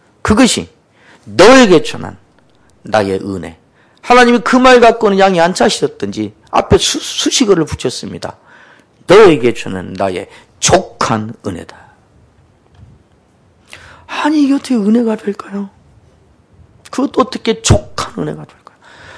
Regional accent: Jeolla, South Korea; 제가 어릴 때 저는 전라도에서 자랐는데

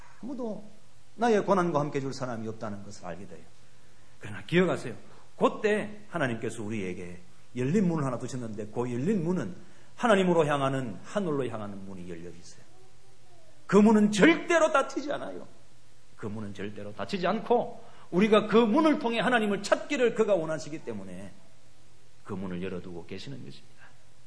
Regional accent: South Korea; 보니까 나 같은 한국 사람이에요

